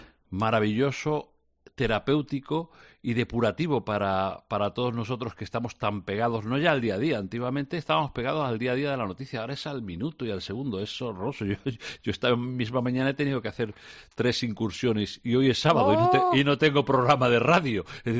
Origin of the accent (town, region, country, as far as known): Guareña, Extremadura, Spain; born or raised there